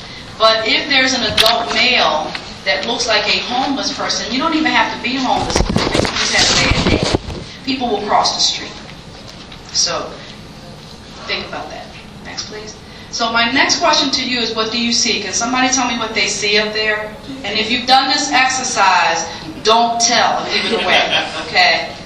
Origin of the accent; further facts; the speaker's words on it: New York City, New York, United States; I'm originally from New York as well, and I remember the homeless being folks on the Bowery.